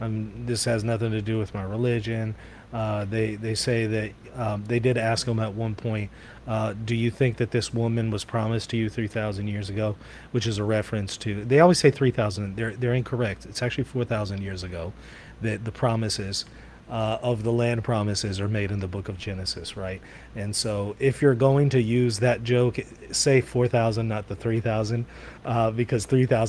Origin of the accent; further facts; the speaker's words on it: Israel; Growing up in Israel, that's all I ever heard of was the Holocaust.